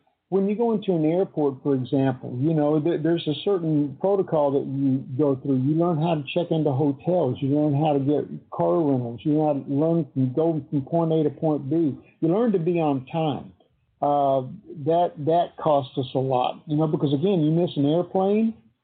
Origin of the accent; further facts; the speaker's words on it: Ireland; I mean, I'm Irish, you know, I'm Euro trash actually. But the thing is that a lot of the Irish comes up in me, and man, I get moved.